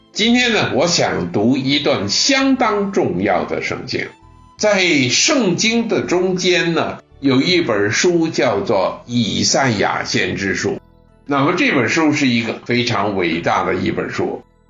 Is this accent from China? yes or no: yes; China; 我们中国人也拜很多很多的神